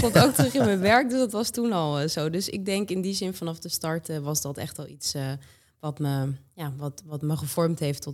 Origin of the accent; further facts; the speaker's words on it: Netherlands; born there; Ik ben geboren in Nederland.